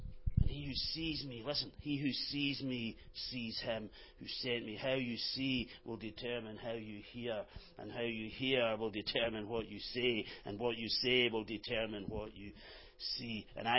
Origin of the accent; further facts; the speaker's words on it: Scotland, United Kingdom; I can say it because I'm Scottish.